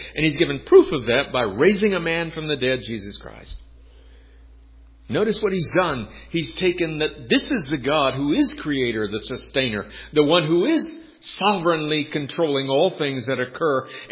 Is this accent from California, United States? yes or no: no; Texas, United States; Most of you know I grew up in, born and raised in Texas.